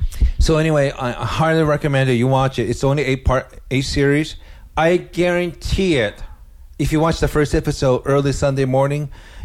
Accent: Japan; And I'm originally from Japan.

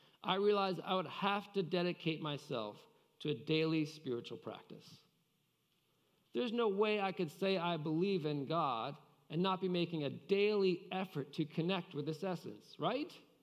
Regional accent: Boulder, Colorado, United States; And I realized growing up in Boulder, Colorado, we had what we called ski bums.

